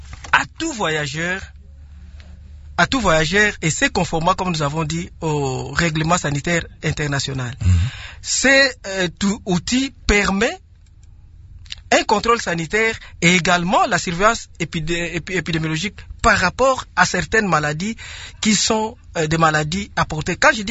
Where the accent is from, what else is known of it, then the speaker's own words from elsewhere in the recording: DR Congo; chez nous en République démocratique du Congo.